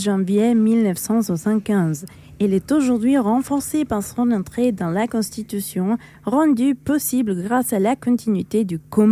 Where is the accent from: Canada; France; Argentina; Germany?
Argentina; French is a second language; Je viens d'Argentine, je porte un foulard vert qui est le symbole de la lutte féministe dans mon pays.